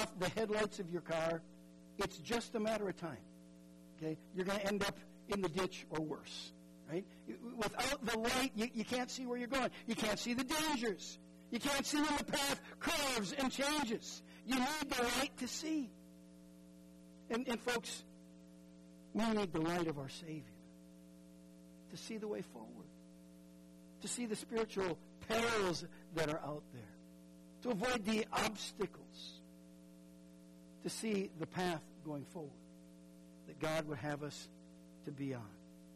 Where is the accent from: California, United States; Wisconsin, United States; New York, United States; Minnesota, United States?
Minnesota, United States; Now, I grew up in Minnesota, so don't all you complain.